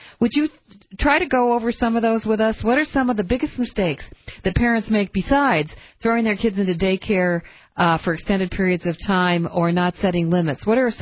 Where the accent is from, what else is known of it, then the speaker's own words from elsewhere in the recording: California, United States; He's a child and family psychiatrist practicing in Berkeley, California, which is my old. Actually, I'm from Marin. And I'll be going back next week for a week.